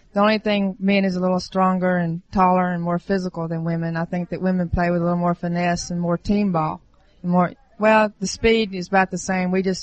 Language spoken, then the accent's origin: English; Jackson, Mississippi, United States; accent: southern; I'm from Jackson, Mississippi, the central part of the state.